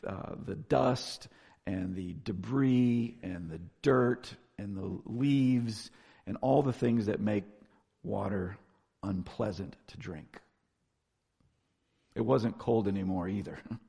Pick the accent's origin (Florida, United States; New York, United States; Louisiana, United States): Florida, United States; I grew up in Florida, and every once in a while we would, on a 95-degree day, make our way to the Gulf of Mexico